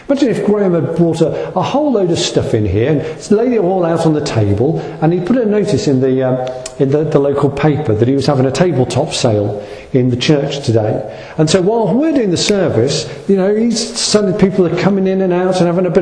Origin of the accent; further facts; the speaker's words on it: United Kingdom; That's how we are, isn't it, as British people?